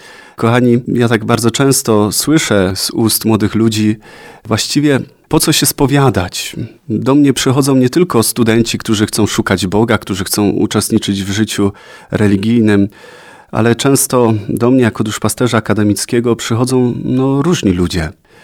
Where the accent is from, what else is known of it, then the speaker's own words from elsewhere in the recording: Lewków, Greater Poland Voivodeship, Poland; now in Wrocław, Poland; Przyjeżdżam do studia nagrywać audycję z Wrocławia, ale pochodzę z Lewkowa, tutaj z terenu diecezji kaliskiej.